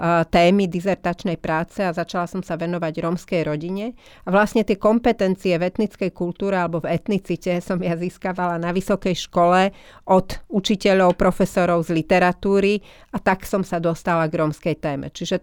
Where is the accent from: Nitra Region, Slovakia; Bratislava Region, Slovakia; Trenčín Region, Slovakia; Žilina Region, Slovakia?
Trenčín Region, Slovakia; Púchov; V časoch, keď ja som vyrastala, tak v Púchove nežila nejaká veľká rómska komunita.